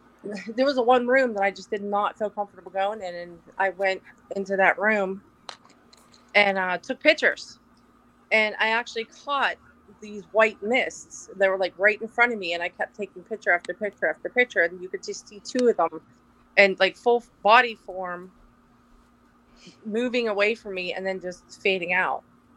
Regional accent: Pittsburgh, Pennsylvania, United States; Born and raised in Pittsburgh.

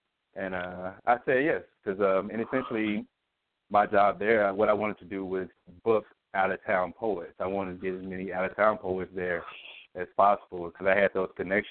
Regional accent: Pine Bluff, Arkansas, United States; Yeah, and so I'm from Pine Bluff, Arkansas, too, so I'm from a small town

